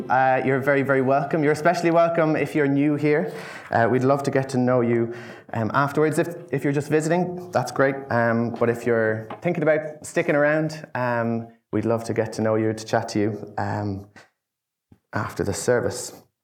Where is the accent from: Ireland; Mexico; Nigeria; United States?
Ireland; It gave me some validation as an Irishman.